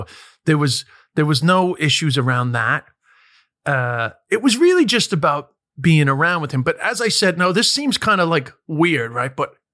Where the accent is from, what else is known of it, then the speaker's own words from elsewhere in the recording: London, United Kingdom; born there; They lived in London. I was born in London.